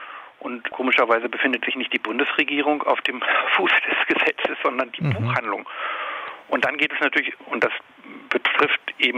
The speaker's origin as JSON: {"language": "German", "town": "Worpswede", "region": "Lower Saxony", "country": "Germany", "tie": "born or raised there", "said": "Also ich komme ja aus der Nähe, ich bin ja gebürtiger Wopfweder"}